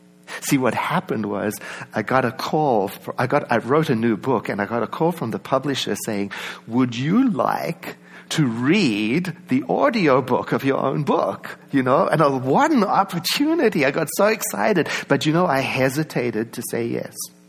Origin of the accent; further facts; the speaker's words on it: South Africa; I grew up in South Africa where a South African accent wasn't considered a good thing.